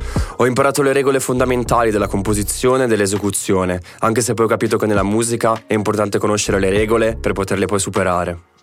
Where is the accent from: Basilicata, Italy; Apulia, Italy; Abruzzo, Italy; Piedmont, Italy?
Piedmont, Italy; Verrone; vengo da Verrone, un piccolo paese nel Biellese.